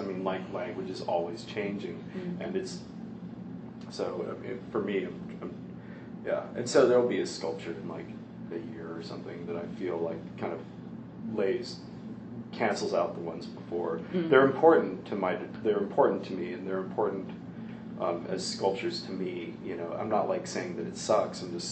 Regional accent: Olympia, Washington, United States; also born or lived in Panorama City, California; I was born in Panorama City, California, but I was raised in Olympia, Washington.

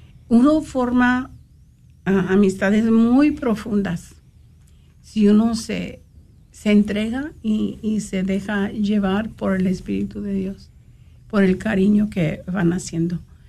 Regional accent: San Antonio, Texas, United States; yo soy de San Antonio, Texas

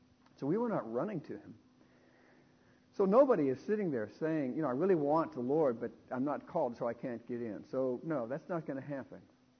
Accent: Dallas, Texas, United States; I grew up in Dallas, Texas. We had the best street, you know, where cars couldn't get on our street.

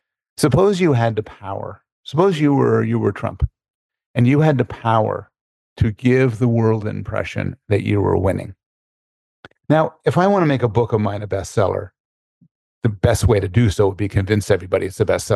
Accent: Canada; Mine's just being Canadian.

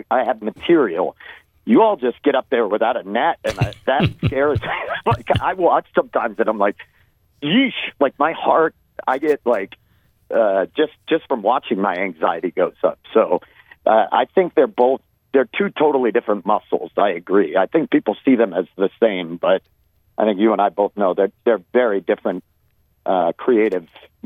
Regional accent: Maine, United States; And when I moved there from Maine, my wife at the time got a job working at the door, like taking IDs.

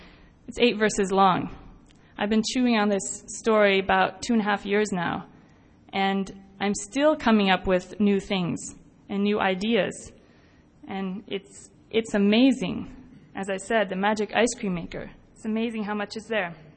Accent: Kenya; I grew up in Kenya and went to boarding school there.

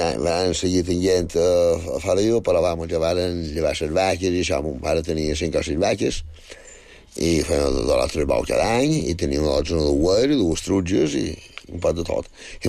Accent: Sant Triau, Balearic Islands, Spain; vaig néixer fora jo, a Sant Triau, en el barri de Sant Maixida. Això està ara anant cap a Campos, hi ha un desvió a la dreta, i és 4 quilòmetres a Sant Triau, i després 2 quilòmetres més hi ha el barri de Sant Maixida

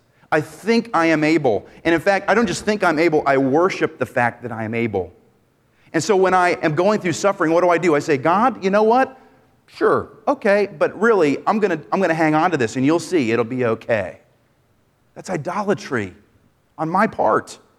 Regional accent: New England, United States; I tell people I grew up in New England, and the New England kind of thing, I'm looking at the rounds, is rugged independence.

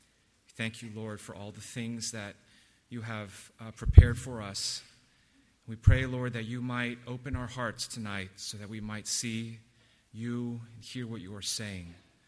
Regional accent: California, United States; I'm a Californian, so I've been praying with the brothers before meetings and just realizing how appealing this southern drawl is.

